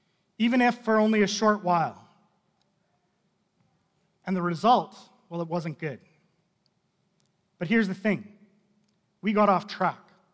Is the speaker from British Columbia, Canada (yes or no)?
yes; Kelowna, British Columbia, Canada; also born or lived in Saskatoon; I grew up in Kelowna, BC. Actually, my first 10 years were here in Saskatoon, and then we moved out to Kelowna when I was about 11.